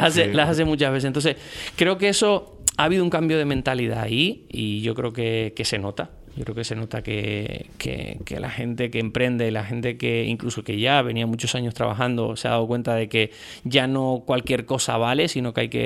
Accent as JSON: {"language": "Spanish", "town": "Puerto de la Cruz", "region": "Canary Islands", "country": "Spain", "said": "yo soy de aquí, del Puerto de la Cruz, mi familia son de aquí, digamos que conozco muy bien la idiosincrasia de la ciudad o del norte de la isla, y ahora llevo muchísimos años vinculado también profesionalmente a la Orotava"}